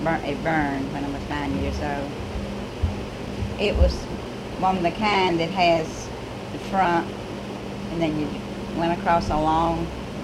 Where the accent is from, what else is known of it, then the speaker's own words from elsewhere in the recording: United States; born there; Yes, I was born in Harrison County, I'm sure.